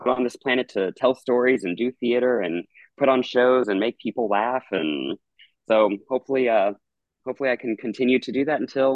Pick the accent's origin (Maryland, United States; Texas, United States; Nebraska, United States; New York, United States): Nebraska, United States; Lincoln; But I grew up in Lincoln, Nebraska, and saw when I was like 4 or 5 years old, saw in our shopping mall like a little skit presentation